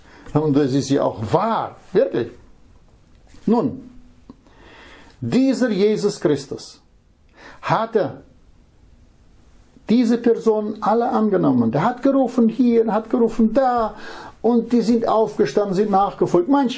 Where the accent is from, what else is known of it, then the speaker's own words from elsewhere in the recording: Russia; German is a second language; now in Germany; Ich komme aus Russland.